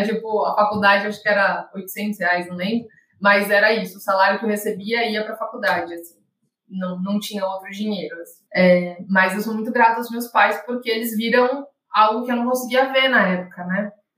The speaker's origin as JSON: {"language": "Portuguese", "region": "São Paulo", "country": "Brazil", "tie": "born or raised there", "said": "A gente foi criado na Zona Sul de São Paulo"}